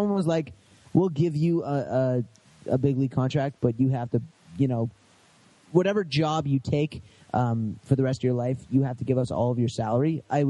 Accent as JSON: {"language": "English", "country": "Canada", "said": "It's late. We're lost. I'm tired. I'm Canadian."}